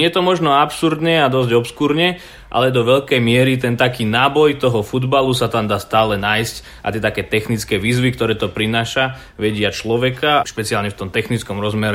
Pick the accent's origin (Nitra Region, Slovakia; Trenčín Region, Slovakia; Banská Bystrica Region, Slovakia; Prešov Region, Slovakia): Nitra Region, Slovakia; Jacovce; also born or lived in Bratislava; dnes mám 25 aj nejakých drobných rokov a narodil som sa teda v Bratislave, ale väčšiu časť života som prežil v Jacovciach, to je taká malá dedina pri Topoľčanoch.